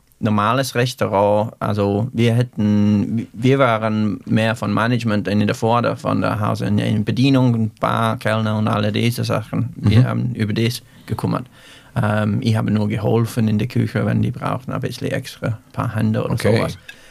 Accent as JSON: {"language": "German", "country": "United Kingdom", "accent": "Yorkshire", "second_language": "German", "said": "Aber mein Akzent, wenn ich rede auf Englisch, ist wie ein Yorkshire-Mann. Aber ich war nie in Yorkshire"}